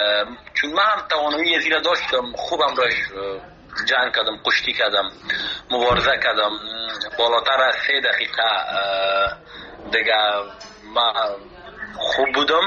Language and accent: Persian; Afghanistan